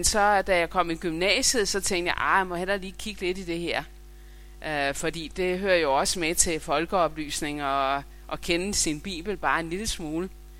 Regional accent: Central Denmark Region, Denmark; also born or lived in Nordsjælland; now in Tarm, Denmark; Men jeg er fra Midtjylland, og det er Sjælland, det er jo ikke København alt sammen.

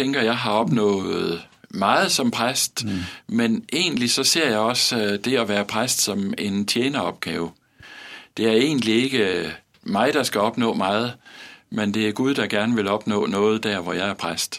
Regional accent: Region of Southern Denmark, Denmark; now in West Jutland, Denmark; jeg har haft halvdelen af mit liv i Vestjylland nu. Men jeg stammer oprindeligt fra et sted lige syd for Vejle. Det er der, jeg er vokset op

